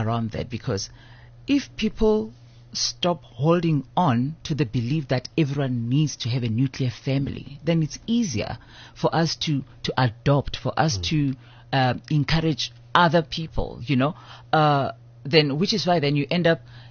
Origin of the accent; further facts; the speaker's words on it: Seshego, Limpopo, South Africa; I'm from Seshego. I was born in Seshego.